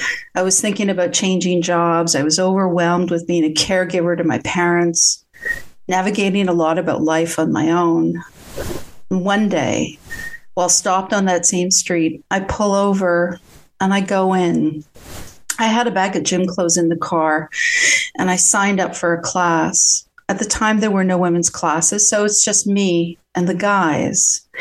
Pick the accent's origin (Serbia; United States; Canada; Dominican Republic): Canada; So I'm from Canada. I don't get called ma'am a whole lot.